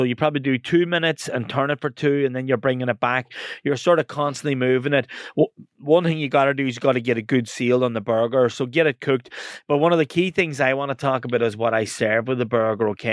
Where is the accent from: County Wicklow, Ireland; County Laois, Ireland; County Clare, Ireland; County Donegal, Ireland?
County Donegal, Ireland; growing up in Donegal, I became a chef